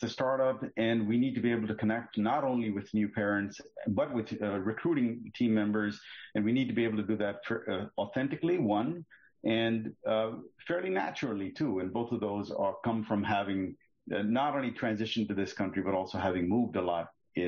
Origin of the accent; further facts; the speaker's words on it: Northeast India, India; 8 to 14, I was growing up in a little town in Northeast India, going to a very prominent Jesuit school there, Loyola High School